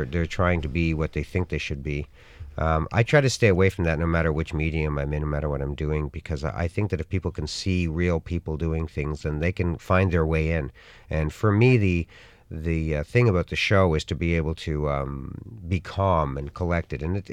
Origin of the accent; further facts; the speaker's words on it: Toronto, Ontario, Canada; It has been everywhere except in Toronto, my hometown. That really hurt me, because it is my hometown, and I know that it's a sport in Canada to put Toronto down, but, I mean, my family lives there, my friends for my whole life live there